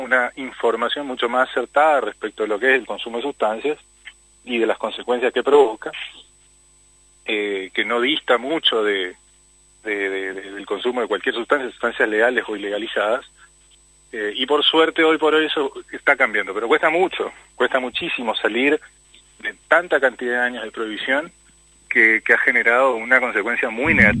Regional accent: Misiones, Argentina; yo soy de Misiones también, así que sí.

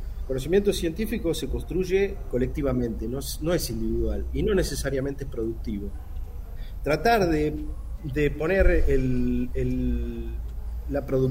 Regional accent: Salta, Argentina; decidí volver a Salta, y siempre triunfando yo como un campeón, apostando al país. porque es mi tierra

